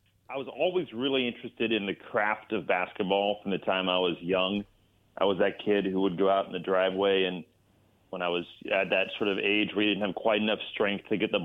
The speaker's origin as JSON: {"language": "English", "region": "California", "country": "United States", "tie": "born or raised there", "said": "who was my childhood hero because I grew up in the Bay Area"}